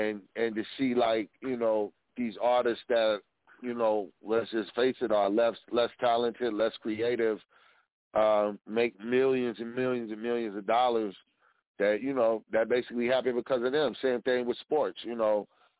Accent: United States; now in Oklahoma City, United States; I grew up on Indian reservations where mainly like old, like 80s rock is like the main thing that they used to rock back in the day.

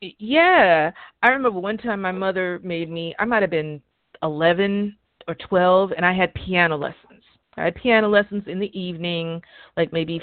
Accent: New York City, New York, United States; So growing up in the South Bronx, okay, I lived in a high-rise apartment building.

